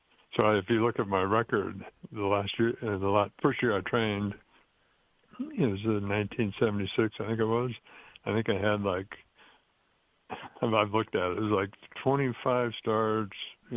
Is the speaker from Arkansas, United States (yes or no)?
no; Washington, United States; because he knew I was from Washington